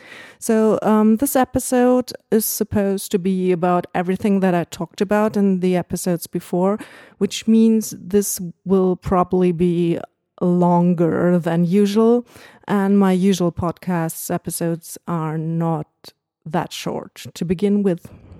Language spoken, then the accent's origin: English; Germany; accent: German; English is a second language; everybody will be able to listen and to hear my horrible German accent.